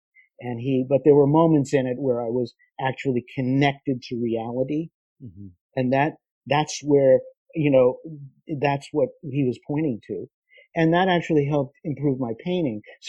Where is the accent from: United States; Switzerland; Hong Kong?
United States; Boston, Massachusetts; I grew up in around Boston, in the suburbs of Boston.